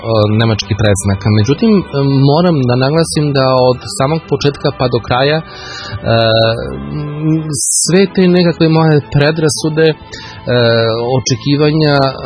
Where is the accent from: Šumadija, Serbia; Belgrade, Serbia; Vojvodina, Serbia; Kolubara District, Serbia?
Šumadija, Serbia; Kragujevac; ja sam Kragujevčanin, ovdje sam stasavao u senci svega onoga što se u Kragujevcu događalo tokom 1941. godine